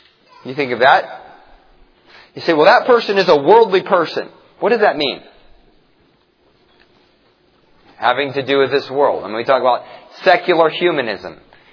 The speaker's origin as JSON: {"language": "English", "region": "Pennsylvania", "country": "United States", "tie": "born or raised there", "said": "Growing up in Amish country, in Pennsylvania, some of the Amish would define worldliness as shiny buttons."}